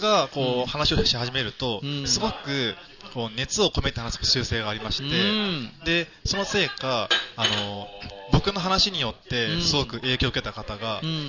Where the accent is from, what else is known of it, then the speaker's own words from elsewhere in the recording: Kobe, Hyogo, Japan; born there; 兵庫の神戸の方ですね。